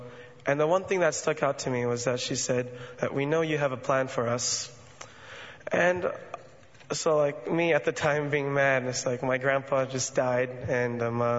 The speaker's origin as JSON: {"language": "English", "country": "Guam", "tie": "born or raised there", "also_born_or_lived": "California", "said": "I was born into a military family. I was born in Guam, and I was raised in... I've kept moving back from Guam to California."}